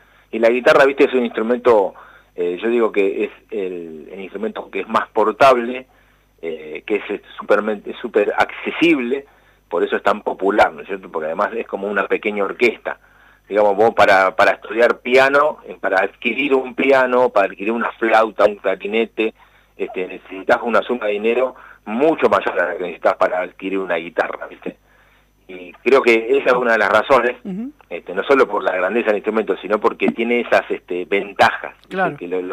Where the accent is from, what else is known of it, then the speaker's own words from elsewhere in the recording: Argentina; Como ser argentino y como ser músico argentino, digamos, ¿no?